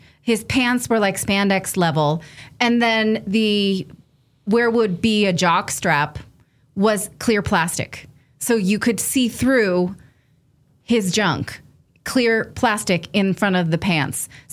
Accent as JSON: {"language": "English", "region": "California", "country": "United States", "said": "I'm from the Bay Area. I've lived in San Francisco, been going into the city my whole life"}